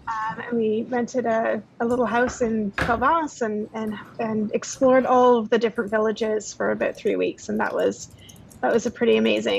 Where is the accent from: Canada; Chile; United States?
Canada; Toronto, Ontario; I grew up in Ontario. Born and bred in Toronto, you know, as they try to tell us it's the center of the universe, but it's not. But I grew up a city girl, but very much enjoyed traveling from a very young age all around the world.